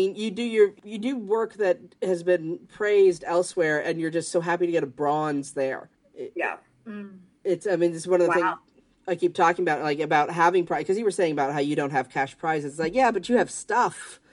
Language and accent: English; Canada; And I grew up in Canada.